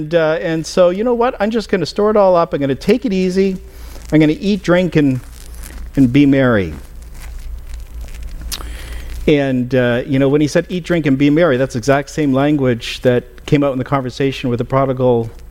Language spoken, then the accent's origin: English; Alberta, Canada; because I came from Alberta.